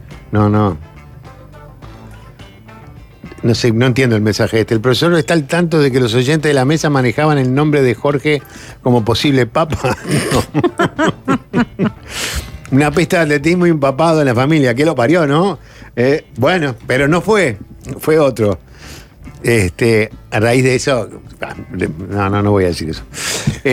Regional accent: Tacuarembó, Uruguay; 44 años y soy de Tacuarembó

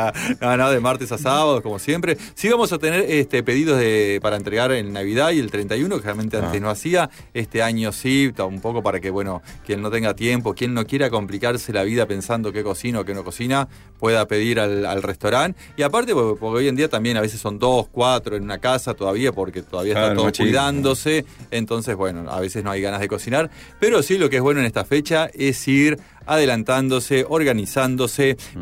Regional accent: Uruguay; Somos uruguayos

